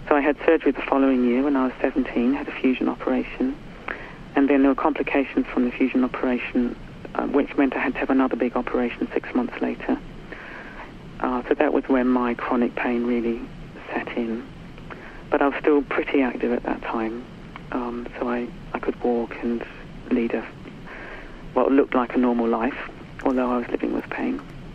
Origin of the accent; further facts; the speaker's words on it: New Zealand; I was brought up in New Zealand in the 60s, where it was a very nice place to be brought up, very beautiful, quite safe.